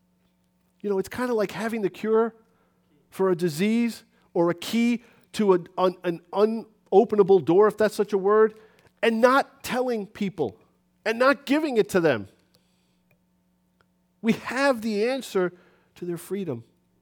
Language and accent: English; New York City, New York, United States; We grew up in New York City, buildings and cars and pollution. It was great.